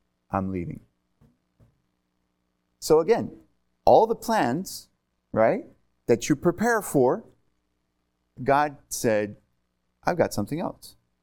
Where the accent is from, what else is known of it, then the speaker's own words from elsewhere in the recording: Spain; my parents were missionaries in Spain for many, many years. And I grew up in Spain, right? So I've actually got dual citizenship.